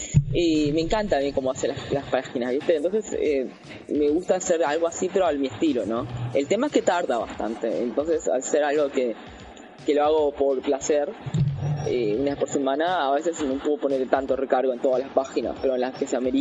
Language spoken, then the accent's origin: Spanish; Uruguay; Sí, yo soy uruguayo.